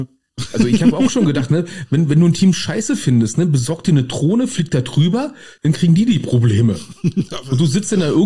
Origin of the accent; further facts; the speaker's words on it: Berlin, Germany; als Berliner findet man den Namen schon per se geil.